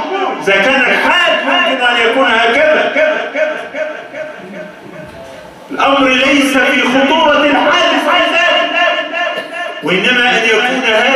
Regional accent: Mansoura, Dakahlia, Egypt; في بلادنا المنصورة يعني اللي هي محسوبة انها بلد فلاحين وبلد ناس عندها اصول

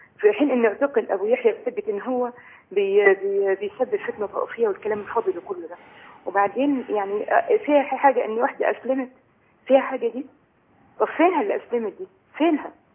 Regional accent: Asyut, Asyut Governorate, Egypt; إحنا من أسيوط، محافظة أسيوط،

